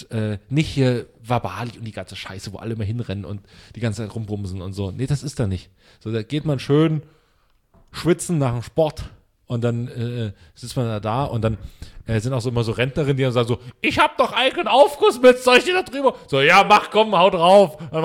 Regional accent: Pulsnitz, Saxony, Germany; Wir waren in der Kneipe bei mir in meiner Heimatstadt in Pulsnitz.

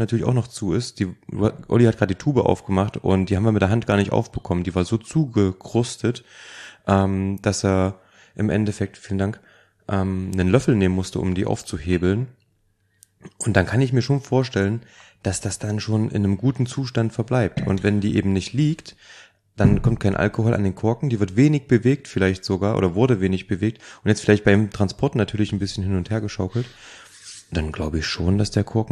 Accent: Baden-Württemberg, Germany; Ich komme aus dem Schwarzwald

